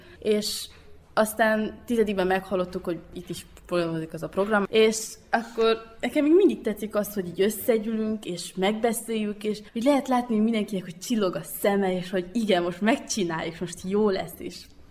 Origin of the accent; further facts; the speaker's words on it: Deva, Hunedoara County, Romania; now in Cluj-Napoca, Romania; Én Dévváról vagyok